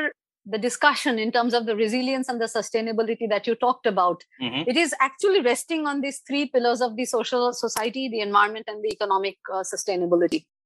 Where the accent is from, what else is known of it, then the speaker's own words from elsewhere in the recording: Kolkata, West Bengal, India; since I'm from Bengal, I'm from Calcutta. So these are mostly available in the South Bengal deciduous forest.